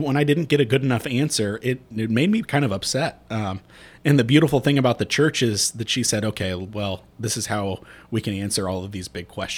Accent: Fishers, Indiana, United States; Well, I grew up in Fishers, Indiana, so it's really odd.

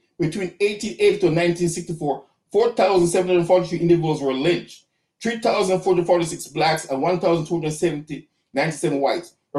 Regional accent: Jamaica; now in United States; You know, when I came to this country from Jamaica, I thought everybody that was a Christian was conservative.

